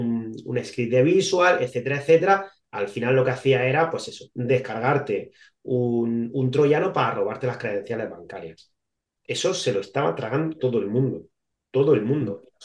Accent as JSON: {"language": "Spanish", "country": "Spain", "said": "estamos ya cuatro españoles, ya hay algunos más, cuando yo entré estábamos dos solos"}